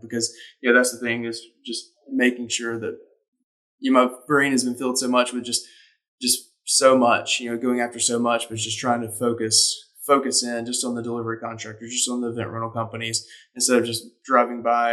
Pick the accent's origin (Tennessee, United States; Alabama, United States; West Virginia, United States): Alabama, United States; Tuscaloosa; I've lost connection with him because I'm from Tuscaloosa